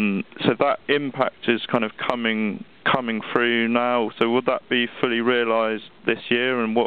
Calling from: Hong Kong; I'm following this from Asia. I'm based in Hong Kong

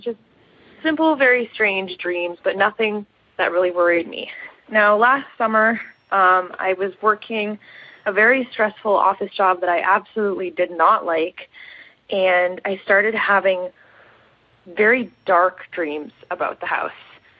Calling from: Toronto, Ontario, Canada; I'm 23 years old, and I'm calling from Toronto, Canada.

